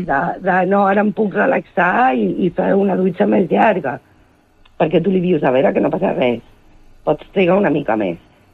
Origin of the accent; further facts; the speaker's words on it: Andalusia, Spain; anar a veure tota la meva família, perquè jo soc d'Andalusia